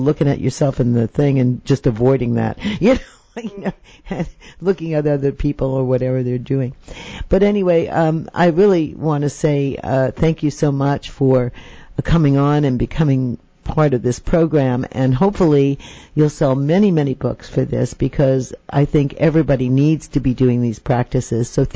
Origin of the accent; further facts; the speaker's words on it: New York City, New York, United States; I grew up in New York City, right? So there's not a lot of greenery, you know, around there.